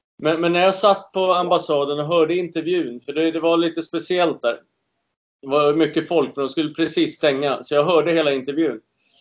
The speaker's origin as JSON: {"language": "Swedish", "country": "Sweden", "said": "Jag är svensk."}